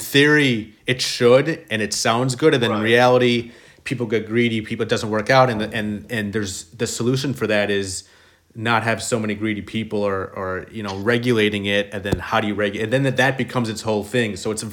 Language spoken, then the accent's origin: English; Seattle, Washington, United States; You're from Chicago, I'm from Seattle.